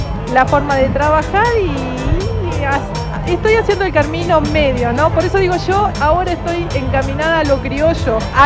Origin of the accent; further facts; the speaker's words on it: Patagonia, Argentina; also born or lived in northwest Argentina; Cuando me vuelvo a vivir a mi ciudad natal, empiezo a buscar cómo la adapto a esta zona. Entonces ya estoy buscando más por el lado del criollo, de lo originario, pero más de la zona, más lo patagónico.